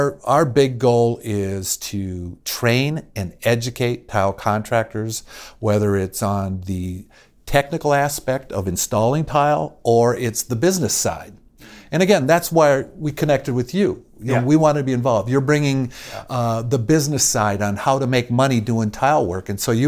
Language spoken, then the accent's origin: English; Minnesota, United States; born there; Yeah, I was born in Minnesota, spent most of my life here.